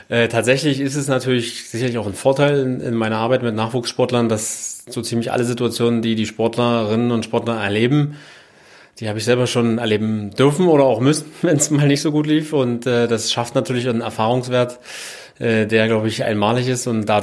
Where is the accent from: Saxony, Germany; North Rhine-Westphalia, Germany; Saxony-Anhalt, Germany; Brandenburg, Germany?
Brandenburg, Germany; Cottbus; also born or lived in Berlin; hier bin ich groß geworden. Ja, ich meine, ich komme aus der Weltstadt Berlin, aber meine Heimat ist Cottbus geworden. Und ich bin sogar vor 24 Jahren schon im Sommer 2000 mit 13 Jahren hierher gegangen aufs Internat.